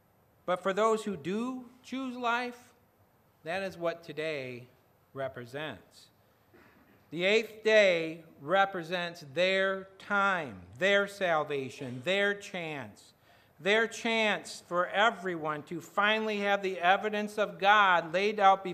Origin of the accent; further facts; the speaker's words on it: Grand Haven, Michigan, United States; Nope, they're buried back in my hometown of Grand Haven, Michigan.